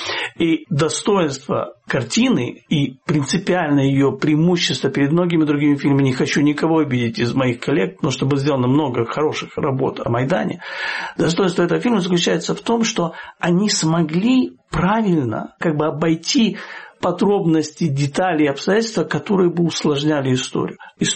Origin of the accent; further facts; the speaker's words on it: Kyiv, Ukraine; Может быть, потому что я киевлянин.